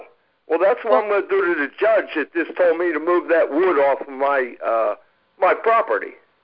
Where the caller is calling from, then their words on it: Indiana, Pennsylvania, United States; from Indiana, PA.